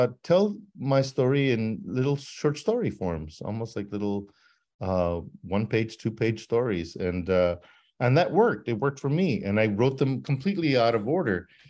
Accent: El Paso, Texas, United States; born or raised there

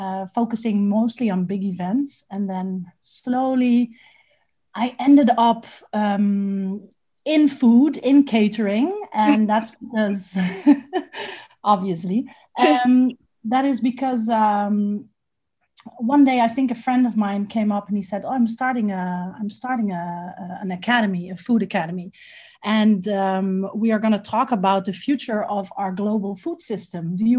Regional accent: Amsterdam, North Holland, Netherlands; now in Ghana; well, I am originally from Holland, from Amsterdam

